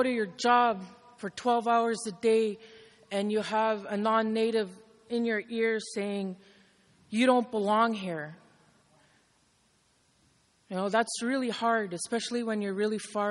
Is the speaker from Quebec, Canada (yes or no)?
yes; Chisasibi, Quebec, Canada; I'm a community member. Like I said before, I was originally from Chisasibi.